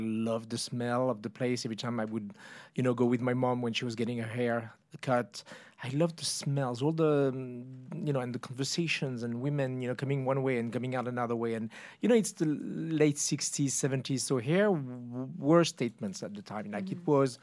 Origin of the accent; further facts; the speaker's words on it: France; I'm from France.